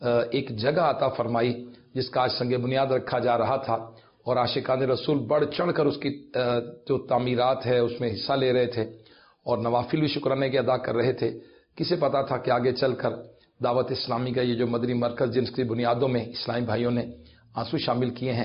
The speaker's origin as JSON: {"language": "Urdu", "town": "Lahore", "region": "Punjab", "country": "Pakistan", "said": "میں نے کہا جی میں لاہور سے، چونکہ پہلی بار حاضری تھی میری کراچی میں۔"}